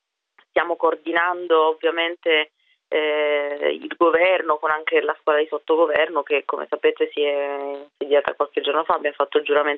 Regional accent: Piedmont, Italy; poi vengo da Piemonte

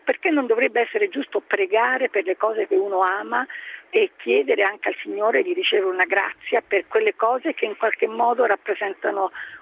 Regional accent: Rome, Lazio, Italy; Allora io le dico da romana, perché questo sono

